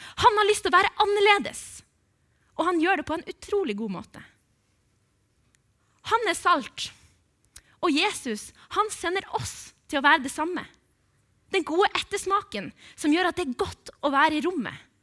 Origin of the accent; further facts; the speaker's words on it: Bodø, Nordland, Norway; Og jeg vokste opp i Bodø.